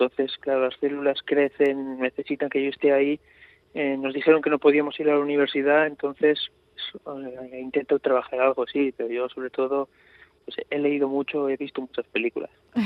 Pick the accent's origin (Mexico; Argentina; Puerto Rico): Mexico; moved away; Pero yo tengo ya hace 3 años que me fui de México, pero yo todavía tengo una morriña muy grande por México.